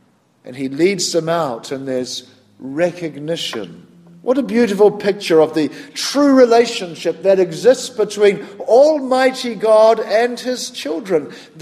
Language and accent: English; New Zealand; accent: North American; now in New Jersey, United States; you can tell by my strong North American accent that I didn't grow up in these parts. I grew up in New Zealand